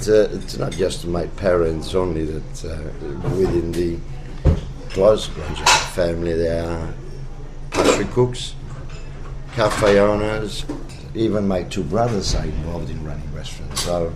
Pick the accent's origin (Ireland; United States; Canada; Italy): Italy; growing up in Italy, in a small city, mostly rural, some industries, railway line with a steam train, fairly large family.